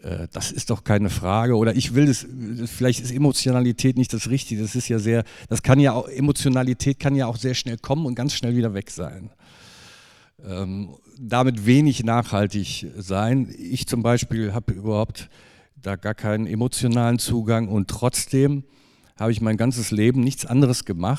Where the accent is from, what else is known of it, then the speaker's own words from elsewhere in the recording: Cologne, North Rhine-Westphalia, Germany; ich komme aus dem Osten von Köln, bin sozusagen Königsforst Warneheide sozialisiert